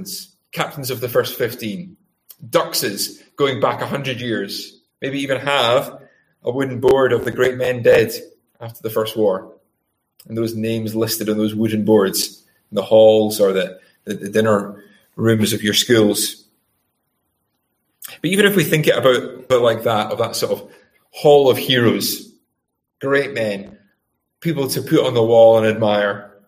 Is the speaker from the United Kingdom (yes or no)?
yes; Scotland, United Kingdom; maybe for me as well as a Scotsman